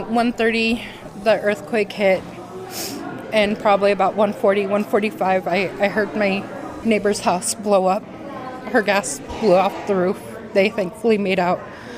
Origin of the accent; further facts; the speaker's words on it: Anchorage, Alaska, United States; I'm from Anchorage, and I'm not used to this.